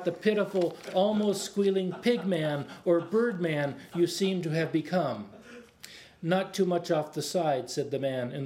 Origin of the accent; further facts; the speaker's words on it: Chicago, Illinois, United States; because I've been a lifelong pacifist, even if I am from Chicago.